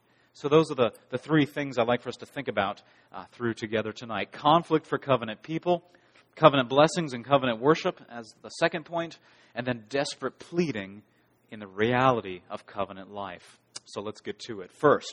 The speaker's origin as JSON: {"language": "English", "region": "Ohio", "country": "United States", "tie": "born or raised there", "said": "I grew up in Ashtabula County."}